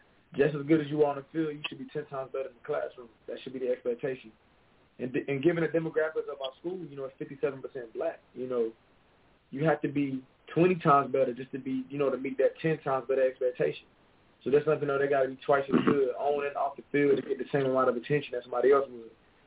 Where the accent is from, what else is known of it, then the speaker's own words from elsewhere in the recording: Wadesboro, North Carolina, United States; So I'm from Wadesboro, North Carolina, you know, small town. That's where I'm from. I grew up mostly, you know, in Wadesboro